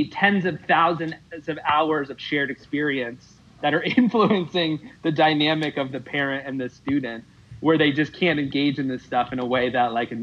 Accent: East Coast, United States; I'm from the East Coast originally.

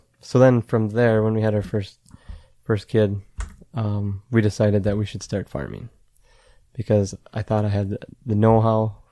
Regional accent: Madison, Minnesota, United States; Madison, Minnesota.

